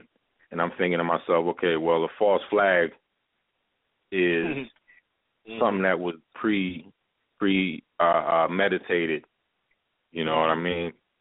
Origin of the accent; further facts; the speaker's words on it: Hartford, Connecticut, United States; born there; I come from a diverse family. My family's originally from Jamaica, but I was born in Hartford.